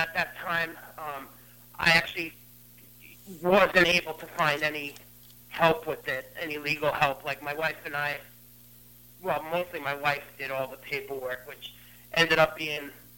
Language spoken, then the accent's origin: English; New York City, New York, United States; In addition, I'm from New York City, from Astoria, Queens.